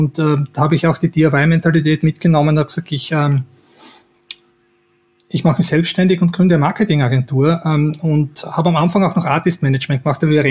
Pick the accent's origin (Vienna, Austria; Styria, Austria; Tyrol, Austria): Styria, Austria; in dem Bereich, wo ich her bin, in der Steiermark